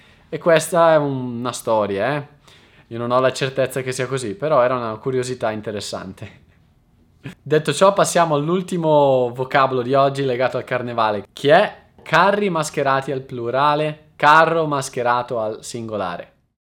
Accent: Concesio, Lombardy, Italy; anche nel mio paesino a Concesio, che è un comune della provincia di Brescia, quando ero piccolo andavo ad assistere al carnevale

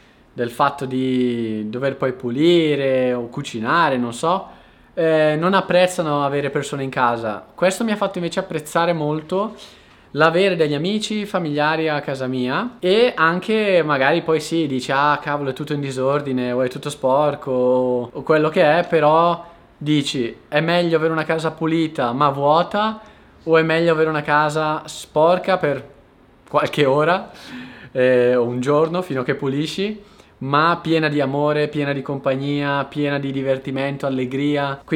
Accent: Brescia, Lombardy, Italy; Io che vengo da Brescia, per me questo è una follia, perché per fare 10 km a Brescia ci impiegavo 15 minuti.

